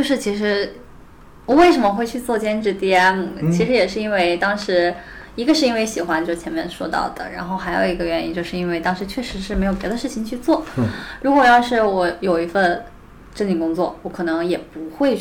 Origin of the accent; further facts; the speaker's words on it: Changzhi, Shanxi, China; 不是山西长治人